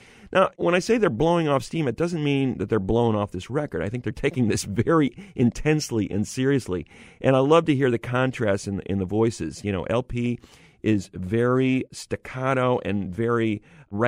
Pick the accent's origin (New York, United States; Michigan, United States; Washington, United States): New York, United States; Syracuse; I grew up in Syracuse, New York